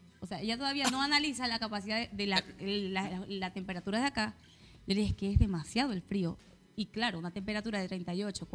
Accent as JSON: {"language": "Spanish", "country": "Venezuela", "lives_now": "Chile", "said": "En el local, que somos la mayoría venezolanas, quien atendemos a la mayoría de las mujeres son chilenas."}